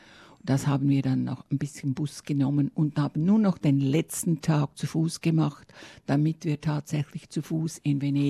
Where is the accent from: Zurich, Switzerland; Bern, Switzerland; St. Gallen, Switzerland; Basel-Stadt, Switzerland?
Zurich, Switzerland; now in Australia; Ich bin Schweizerin und Australierin. Ich bin aus dem Zürcher Gebiet, aber nicht Stadt Zürich, sondern ist eine kleine ländliche Ortschaft Richtung Schaffhausen. Also ich bin eigentlich ganz nahe an der deutschen Grenze.